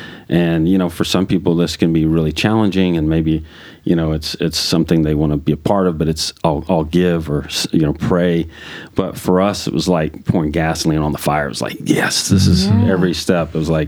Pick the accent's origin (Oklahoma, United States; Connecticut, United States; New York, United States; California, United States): Oklahoma, United States; And, you know, again, being born and raised in Oklahoma, everybody knew about Jesus.